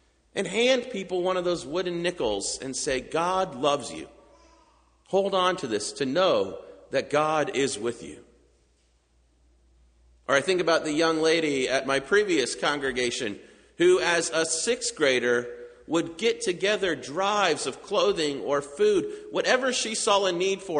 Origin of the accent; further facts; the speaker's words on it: Orlando, Florida, United States; I think back to the church that I grew up in outside Orlando.